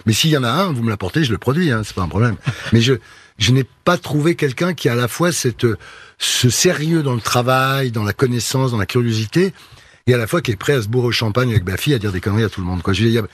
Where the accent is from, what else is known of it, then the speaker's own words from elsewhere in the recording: Nice, Provence-Alpes-Côte d'Azur, France; Je suis de Nice. Ma famille est de Nice